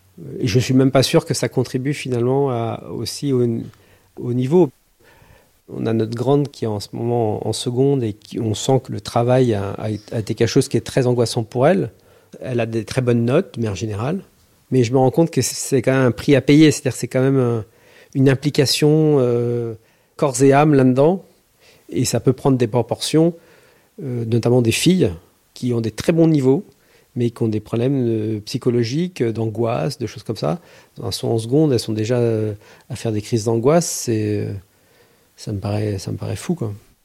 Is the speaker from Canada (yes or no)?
no; Tremblay-en-France, Île-de-France, France; J'ai grandi dans une ville qui s'appelle Tremblay en France, en Seine-Saint-Denis.